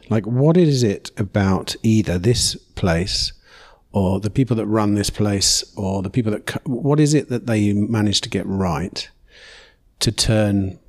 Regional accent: South East England, United Kingdom; I grew up in Kent, right?

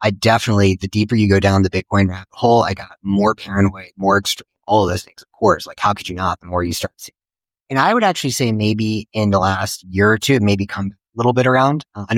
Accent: the South, United States; where I grew up also in the South and my parents were certainly more out there, more, let's say, hippie types

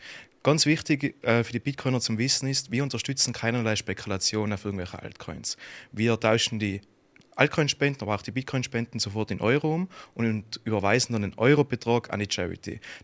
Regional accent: Vöcklabruck, Upper Austria, Austria; Aus Vöcklabruck.

